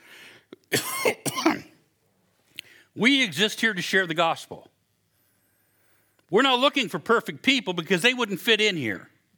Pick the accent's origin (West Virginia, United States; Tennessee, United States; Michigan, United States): West Virginia, United States; I'm from West Virginia. I didn't go to count this up without a calculator.